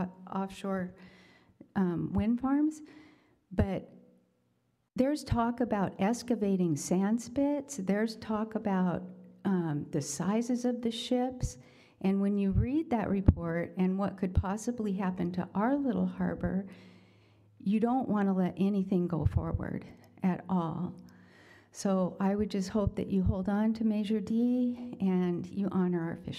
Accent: Morro Bay, California, United States; I grew up in Morro Bay.

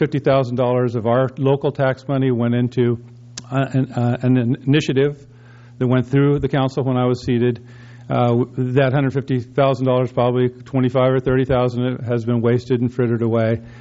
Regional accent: Morro Bay, California, United States; from Morro Bay.

